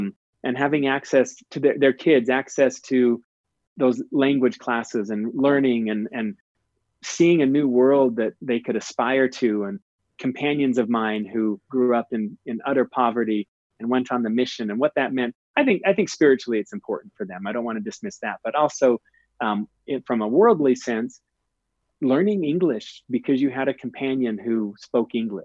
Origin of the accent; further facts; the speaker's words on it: West Bountiful, Utah, United States; I was this kid from West Bountiful, Utah that got out there on a mission